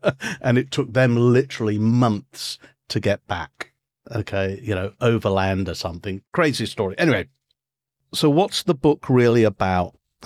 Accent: England, United Kingdom; accent: British; I'm a Brit, as you can tell by the accent.

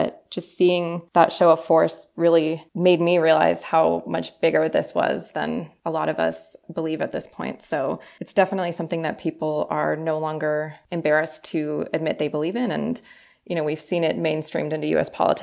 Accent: Canada; I'm actually Canadian as well. I'm a dual citizen, so I spend some time back in Canada with my family.

